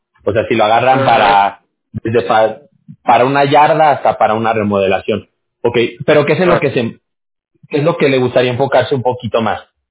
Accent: Mexico; yo soy mexicano. Allá en México hay un dicho

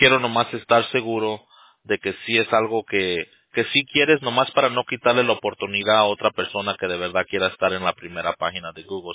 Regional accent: Mexico; soy mexicano

